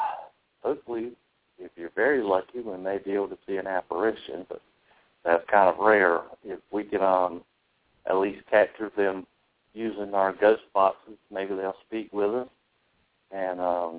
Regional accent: Clinton, North Carolina, United States; I'm from Clinton, North Carolina.

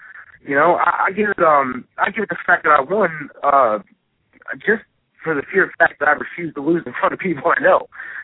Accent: Deptford, London, United Kingdom; And as soon as the promoter found out I was from Deptford, he was like, bam, come on, kid, come on down and wrestle for us.

